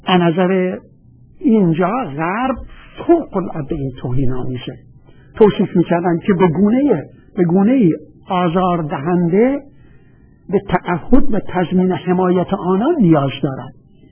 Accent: Iran; یه دفعه متوجه شد که من ایرانیم

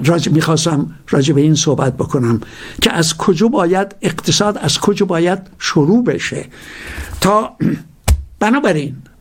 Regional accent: Iran; moved away; موقعی که فهمید من از ایران اومدم

